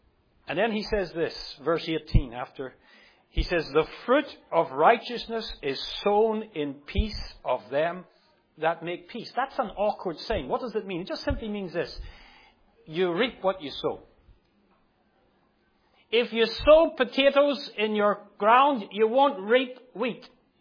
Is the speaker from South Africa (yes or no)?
no; Northern Ireland, United Kingdom; You know, I grew up in Northern Ireland